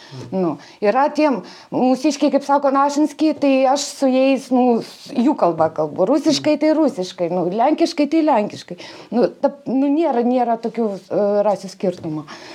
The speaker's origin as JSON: {"language": "Lithuanian", "town": "Vilnius", "region": "Vilnius County", "country": "Lithuania", "said": "aš pati iš Vilniaus ir atvažiavau čia"}